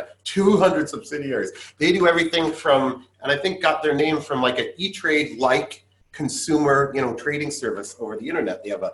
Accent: United States; now in Japan; being an American in Japan, sometimes it's hard not to.

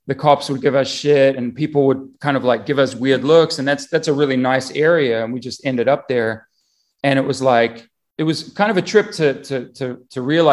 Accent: New Zealand; also born or lived in Australia; having a sheep as a girlfriend growing up in New Zealand, you know

